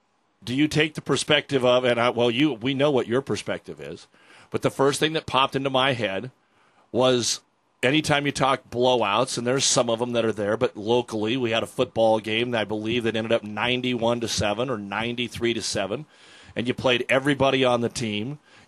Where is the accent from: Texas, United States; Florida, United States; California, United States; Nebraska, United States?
Nebraska, United States; Bertrand; also born or lived in Ord; Face it, growing up in Bertrand, and I was even worse in Ord, I grew up on a farm, with hardly even a board on the barn to throw a ball through.